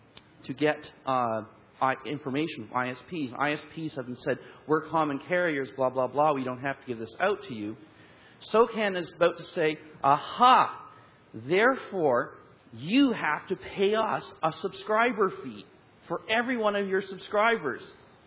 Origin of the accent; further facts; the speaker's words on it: Ottawa, Ontario, Canada; I'm another Canadian from Ottawa.